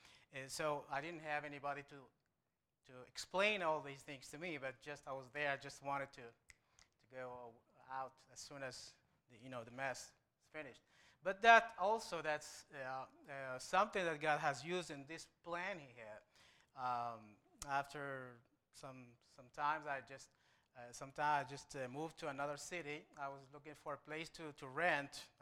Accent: Morocco; moved away as an adult; now in United States; I was born into a Muslim family in Morocco. I'm from Morocco. I was born and raised there. So I grew up as a Muslim.

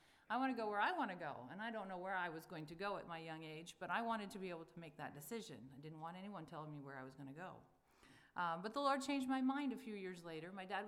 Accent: Alaska, United States; I grew up in Alaska. My parents were missionaries up there. I grew up in a small little town called Leavelock, Alaska. It's a bush village, and it was a town of about 100 people.

